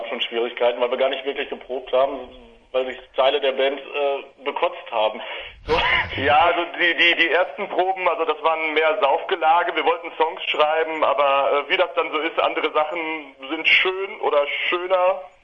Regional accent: Schwerte, North Rhine-Westphalia, Germany; Ja, also wir kommen alle aus Schwerte

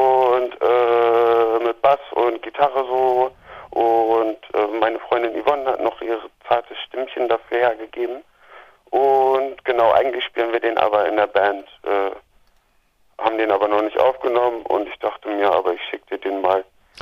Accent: Lower Saxony, Germany; born there; now in Berlin, Germany; Ich bin gebürtiger Ostfriese, aber mittlerweile bin ich Wahlberliner geworden

